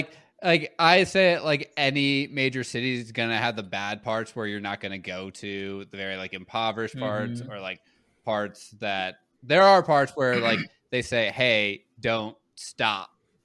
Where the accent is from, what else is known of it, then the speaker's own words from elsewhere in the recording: United States; So I weirdly love cricket.